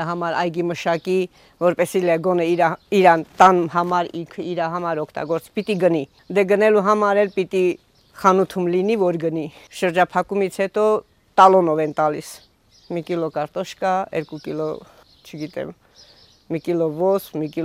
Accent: Nagorno-Karabakh, Azerbaijan; ես ինքս արցախցի եմ

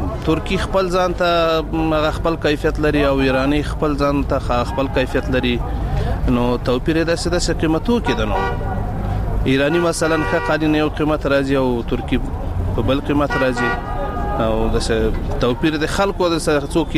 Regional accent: Logar, Afghanistan; زه د لوګر ولایت اوسیدونکو یم.

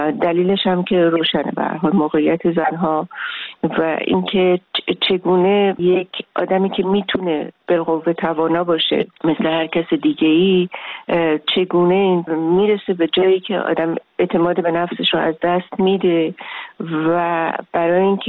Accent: Tehran, Tehran Province, Iran; من تهرانیم، یعنی تهرانی نه به معنی که فقط متولد تهران هستم، من چند پشتم تهرانی، یعنی میرسه به جایی که به اصطلاح تهران ده بوده، از یه خانواده متوسطم هستم.

